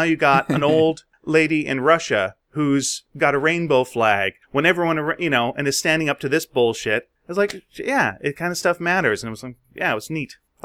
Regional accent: Canada; You know, being a Canadian, we always have to mention if someone is Canadian.

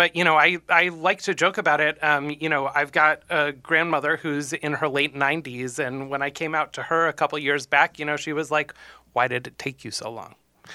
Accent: Northfield, Minnesota, United States; also born or lived in Massachusetts; I grew up in the Midwest. So I spent most of my childhood down in Northfield, Minnesota, about 45 minutes south of the Twin Cities, and then went to college down in Iowa at Grinnell College.

